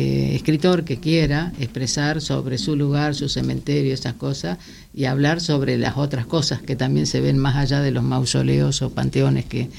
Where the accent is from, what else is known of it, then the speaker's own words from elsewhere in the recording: Chaco, Argentina; Claro, yo soy del Chaco